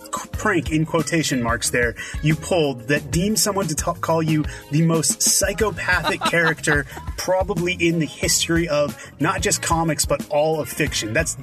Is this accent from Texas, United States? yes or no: no; Boston, Massachusetts, United States; I don't truly remember when I first got into comics, but growing up in Boston, Massachusetts, I do know that around age 6, I put together a homemade Flash costume